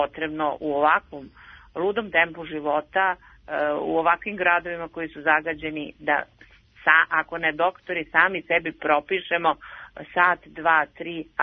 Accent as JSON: {"language": "Serbian", "country": "Serbia", "said": "Nadamo se da mi kao zemlja, kao Srbija, imamo jako lepih prirodnih staništa"}